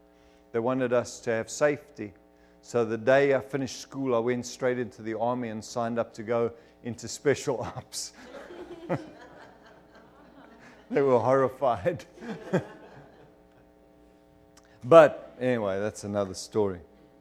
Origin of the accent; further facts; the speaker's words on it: Zimbabwe; now in South Africa; I'm an English-speaking South African. My name is Afrikaans, but I'm English. Why? Because I was born in Zimbabwe. I grew up in Zimbabwe. I'm not a South African man. I'm actually a Rhodesian. I went to school there. I only left when the war escalated.